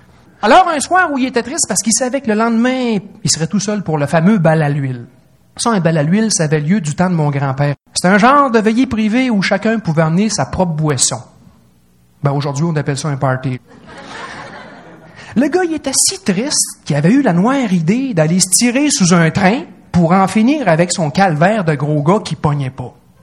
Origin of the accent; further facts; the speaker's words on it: Quebec, Canada; Parce que quand tu signes un pack par chez nous en Abitibi avec le Yob, en général, après, tu t'évanouis.